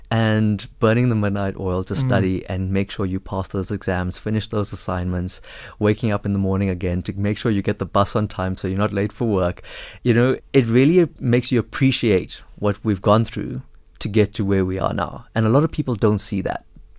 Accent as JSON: {"language": "English", "town": "Durban", "region": "KwaZulu-Natal", "country": "South Africa", "tie": "born or raised there", "said": "Yeah, so I grew up in apartheid South Africa. So I grew up in an Indian township in Durban called Chatsworth. Went to an all-Indian apartheid school at the time."}